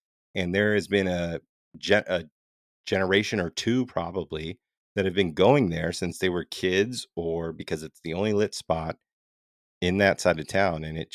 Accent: Las Vegas, Nevada, United States; I'm born and raised in Las Vegas, as is Matt.

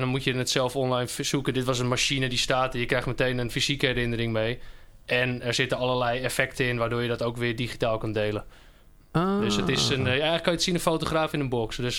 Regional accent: Zaandam, North Holland, Netherlands; born there; now in Oostzaan, Netherlands; 31 jaar oud. Ik ben geboren in Zaandam en woon in Oostzaan, een klein dorp naast Amsterdam.

